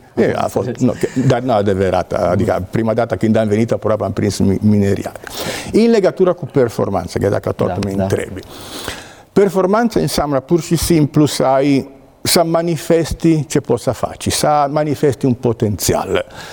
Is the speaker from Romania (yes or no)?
no; Genoa, Liguria, Italy; eu sunt din Geneva, din Italia.